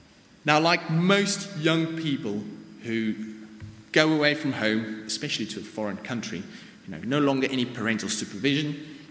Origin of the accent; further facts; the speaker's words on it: South Africa; now in England; in South Africa, and a Sunday service there had a particular format.